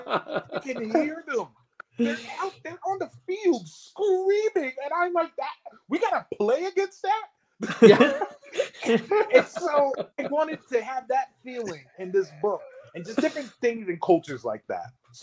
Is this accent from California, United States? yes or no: yes; California, United States; I go back to, I'm from California and, you know, I'm surrounded by all these people.